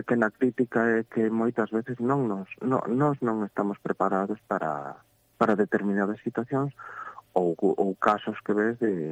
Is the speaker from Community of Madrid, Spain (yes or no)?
no; Lugo, Galicia, Spain; como son de Lugo, xa, bueno, xa era coñecedor de primeiro da situación do centro